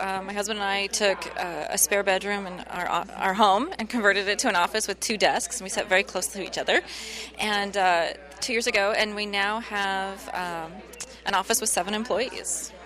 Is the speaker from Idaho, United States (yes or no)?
yes; Idaho, United States; also born or lived in California; we're from Idaho, northern Idaho, and we moved to California for 5 years and came back home to be near family